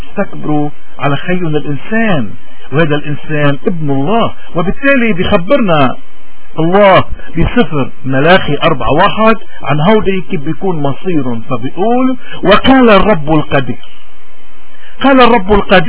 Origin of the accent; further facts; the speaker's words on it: Lebanon; نحن شو المطلوب منا كلبنانيين؟